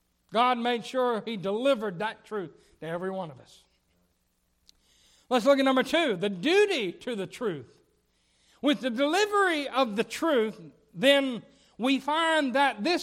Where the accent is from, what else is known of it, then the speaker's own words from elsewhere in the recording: the South, United States; born there; I'm glad I was born in America. I'm glad I was born in the South.